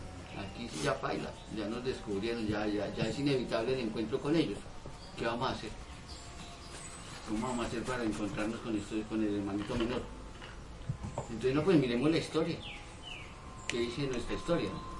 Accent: Colombia; pero que nosotros no somos europeos ni somos gringos, que nosotros somos colombianos y entonces tenemos raíces indígenas.

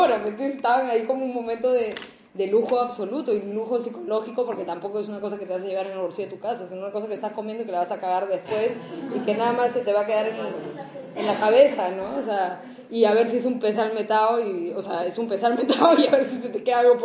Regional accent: Peru; now in Chile; Yo la única vía que puedo tener como peruana para estar acá de manera legal

